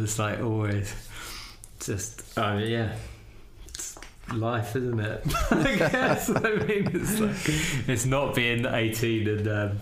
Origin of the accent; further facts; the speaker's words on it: Wandsworth, London, United Kingdom; I grew up in Wandsworth and I'm in Battersea, which is, it's just still South London. I've always been south of the river.